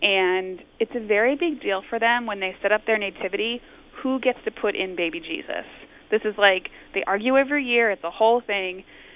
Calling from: Brooklyn, New York, United States; I'm calling from Brooklyn with a story about Christmas with my in-laws.

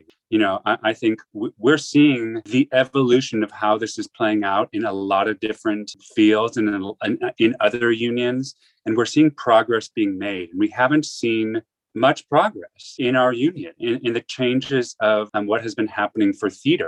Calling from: New York City, New York, United States; I prefer he, him, and I'm calling from New York City.

